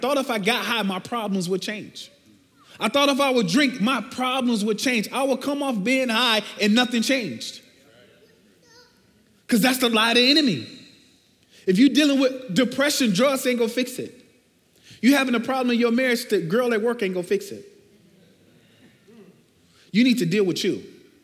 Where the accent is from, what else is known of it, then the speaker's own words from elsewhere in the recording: Chicago, Illinois, United States; But I'm from Chicago, born and bred. I grew up in generational poverty in the projects on the south side of Chicago.